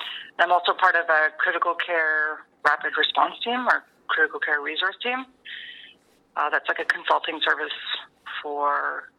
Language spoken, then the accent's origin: English; Mattawa, Ontario, Canada; the community I grew up in Mattawa, and also in North Bay where I worked and went to school